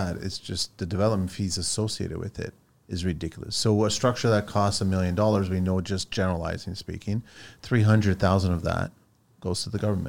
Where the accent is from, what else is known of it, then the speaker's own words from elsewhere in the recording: Canada; born there; I know I was born here in Canada.